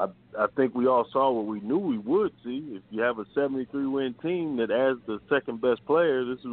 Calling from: Atlanta, Georgia, United States; in Atlanta.

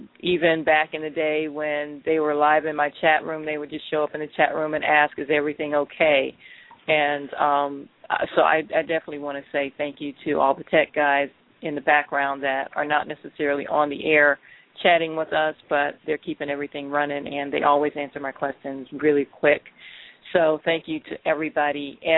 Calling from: Cleveland, Ohio, United States; I'm in Cleveland.

